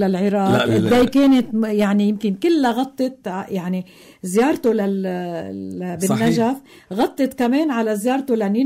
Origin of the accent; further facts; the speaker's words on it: Lebanon; بهمنا كلبنانيين